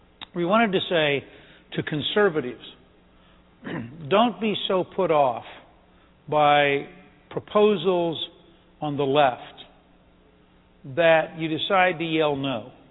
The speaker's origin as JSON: {"language": "English", "town": "Harrisburg", "region": "Pennsylvania", "country": "United States", "tie": "born or raised there", "said": "I grew up I was born in Harrisburg, and I grew up in a context of a family that belonged to that took the Pennsylvania Fish and Game Commission magazine"}